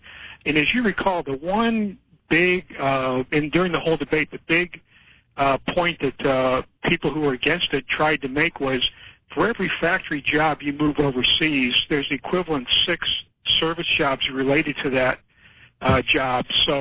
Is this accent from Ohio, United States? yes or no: yes; Cleveland, Ohio, United States; You know, I grew up in the Cleveland area, you know, much like Detroit, parts of it look like it's bombed out too